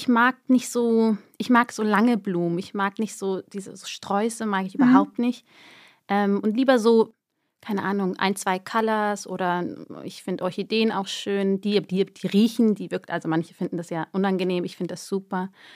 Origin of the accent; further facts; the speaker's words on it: Germany; ich sehe zwar so aus wie die, aber ich bin Deutsche und ich bin ganz anders und meine Mentalität, ich bin ganz anders sozialisiert